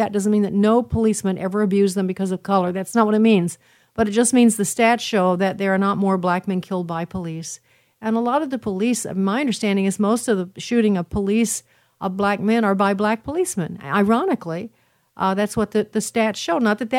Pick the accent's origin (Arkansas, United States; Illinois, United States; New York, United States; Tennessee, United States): Illinois, United States; Chicago; So the black communities are in such jeopardy, especially Chicago, my hometown, where so many are murdered and murdered and murdered their kids.